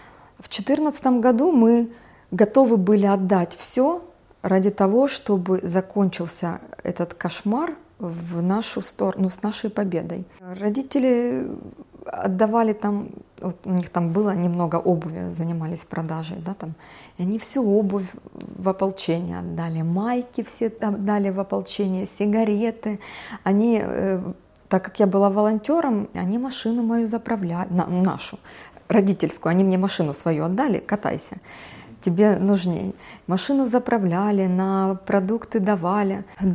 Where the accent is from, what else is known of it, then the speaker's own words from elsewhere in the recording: Makiivka, Donetsk Oblast, Ukraine; Сама я с Макеевки, родилась в Макеевке, всю жизнь прожила тоже в Макеевке.